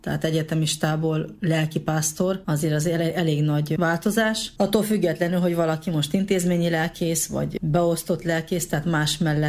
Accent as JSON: {"language": "Hungarian", "town": "Oar", "region": "Satu Mare County", "country": "Romania", "said": "én a Párciumi Szatmár Németiből származom, onnan is Óváriból. Ez a határ mellett van, pont Csenger mellett, csak közte húzódik el a határ"}